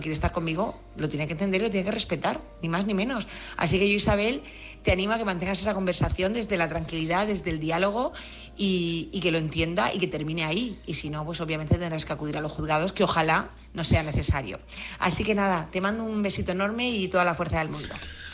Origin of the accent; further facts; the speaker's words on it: Murcia, Region of Murcia, Spain; de Murcia.